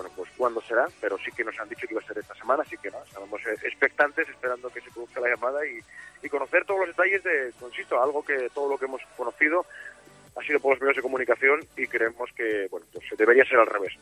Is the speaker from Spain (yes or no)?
yes; Gijón, Asturias, Spain; Los que somos de aquí de Gijón, los que hemos ido desde muy pequeños al estadio